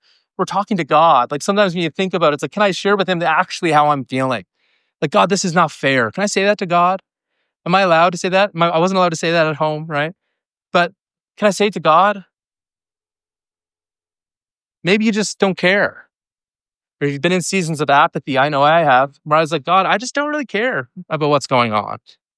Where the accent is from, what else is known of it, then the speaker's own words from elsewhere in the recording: Newfoundland and Labrador, Canada; And I'm a Newfoundlander. That's why I'm in Ontario.